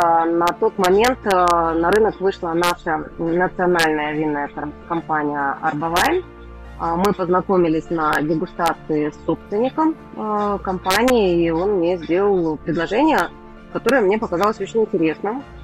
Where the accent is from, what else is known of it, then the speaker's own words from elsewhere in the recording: Kazakhstan; то есть просто казахстанцы, и это тоже еще определяет отношение, наверное, людей, кто родился здесь, у кого родители здесь родились